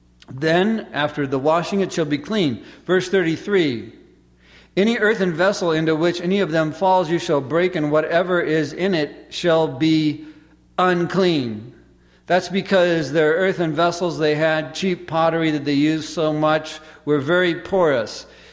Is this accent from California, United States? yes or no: yes; California, United States; also born or lived in Hawaii; I grew up in California where a lizard is a lizard. Get rid of them.